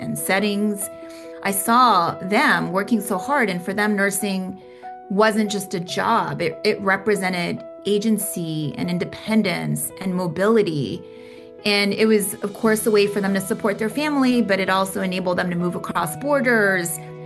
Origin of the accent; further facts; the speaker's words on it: Philadelphia, Pennsylvania, United States; I grew up in Philadelphia. I think of it as a very gritty city, and I rep Philly pretty hard. I grew up in an immigrant household